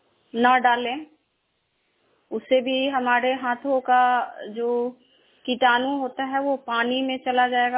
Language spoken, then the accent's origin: Hindi; Hasilpur, India; मैं हासिलपुर पंचायत की रहने वाली हूँ।